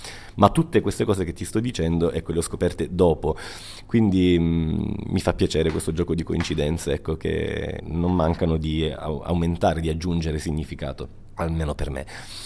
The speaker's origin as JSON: {"language": "Italian", "town": "Palmi", "region": "Calabria", "country": "Italy", "tie": "born or raised there", "said": "Io vengo da Palmi, anche se sono nato a Reggio Calabria, ma sono cresciuto a Palmi, il paese natale di Francesco Cilea."}